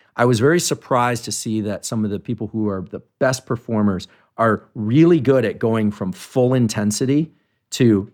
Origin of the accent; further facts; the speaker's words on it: California, United States; I grew up in the Bay Area and I've been down to Esalen